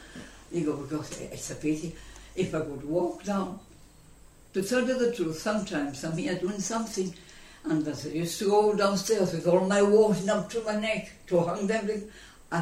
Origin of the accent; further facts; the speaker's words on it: Gibraltar; I was born here in Gibraltar.